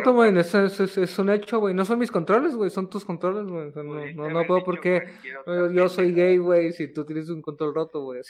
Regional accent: Mexico City, Mexico; now in Tijuana, Mexico; aquí soy nativo, güey. O sea, ¿sí? Realmente hablo como hablo, pocheo. O sea, todo aquí como tijuanense. Pero el día que se enteran que soy chilango, soy el chilango.

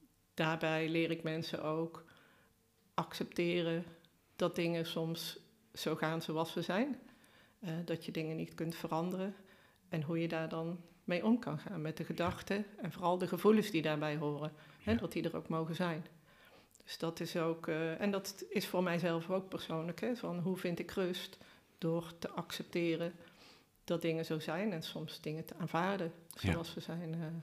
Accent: Oosterhout, North Brabant, Netherlands; Ik ben geboren en getogen in Oosterhout.

